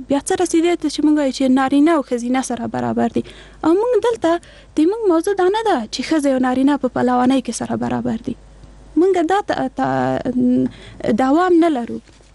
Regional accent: Afghanistan; موږ په افغانستان کې څلوېښت کاله کېږي جنګ لرو، یعنی موږ نسلونه په جنګ کې پیدا شوي، په جنګ کې لوی شوي،

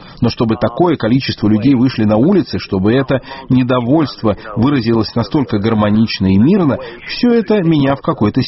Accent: Finland; Знаете, я из Финляндии

